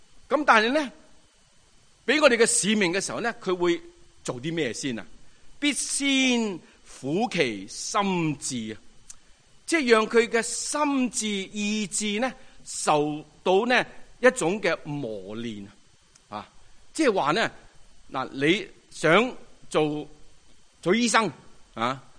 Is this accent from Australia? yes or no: no; China; 咁我哋中国人咧